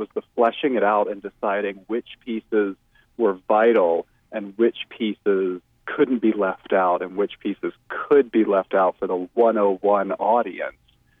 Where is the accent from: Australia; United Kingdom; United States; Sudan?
United States; Mississippi; Now, of course, I grew up in the Mississippi Delta, like Tennessee did.